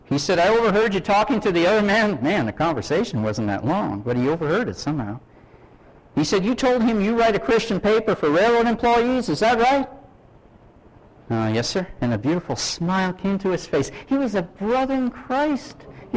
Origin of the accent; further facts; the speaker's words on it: Canada; Well, sir, I come from Canada.